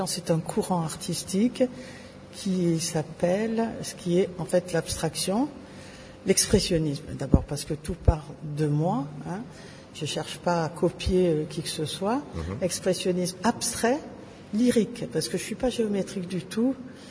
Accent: Provence-Alpes-Côte d'Azur, France; je pense que ça vient peut-être de mes origines, parce que j'ai passé toute mon enfance sur la Côte d'Azur.

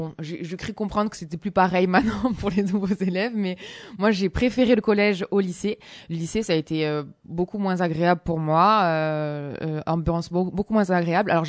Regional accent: Calvi, Corsica, France; moved away as an adult; partie avec une grande envie, même un ras-le-bol de Calvi. Voilà, j'avais envie de partir de la Corse. J'étais dégoûtée de la Corse, de la mentalité un peu fermée

